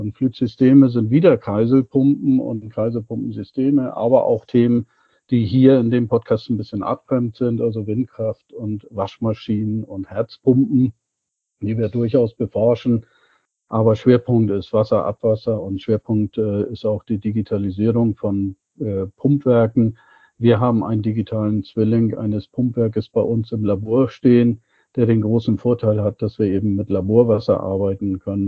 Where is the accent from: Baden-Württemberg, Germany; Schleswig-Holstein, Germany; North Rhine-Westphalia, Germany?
Schleswig-Holstein, Germany; born there; Ja, wo komme ich her? Ich komme aus dem hohen Norden. Geboren tatsächlich an der dänischen Grenze, dann studiert in Braunschweig als nächster Studienplatz.